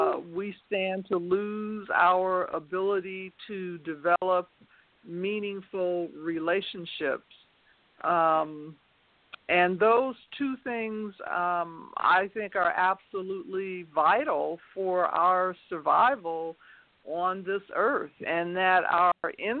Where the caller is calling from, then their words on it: Denver, Colorado, United States; I'm calling from Denver, Colorado.